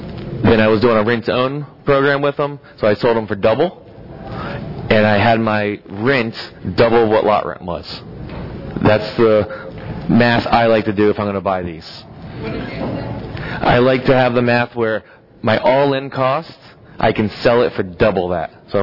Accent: Plant City, Florida, United States; I'm from Central Florida. I'm in between Tampa and Orlando, a little town called Plant City.

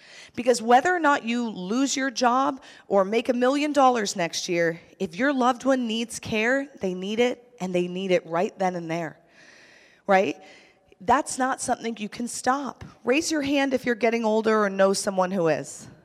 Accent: New York, United States; I talk really fast because I was from New York

